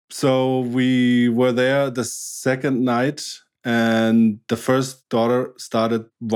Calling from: Stuttgart, Baden-Württemberg, Germany; Very close to Stuttgart, Germany.

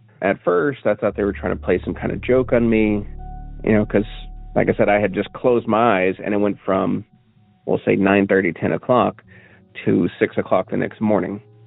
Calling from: Cookeville, Tennessee, United States

